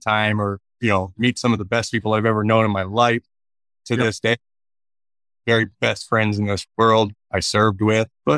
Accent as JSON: {"language": "English", "region": "Michigan", "country": "United States", "said": "we got out and moved back to, I'm from Michigan originally. We moved back to Michigan for a year."}